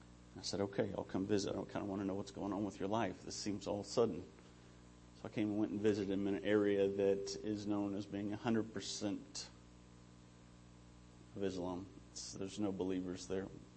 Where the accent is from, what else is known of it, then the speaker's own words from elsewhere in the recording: Lebanon, Missouri, United States; okay, I'm from Lebanon, Missouri.